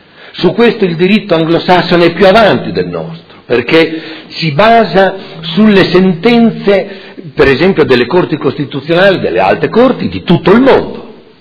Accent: Modena, Emilia-Romagna, Italy; sono uomo, sono modenese, ho studiato

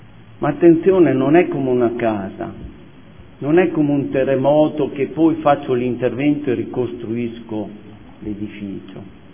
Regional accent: Modena, Emilia-Romagna, Italy; Io sono entrato qua dentro come modenese per portare le mie esperienze

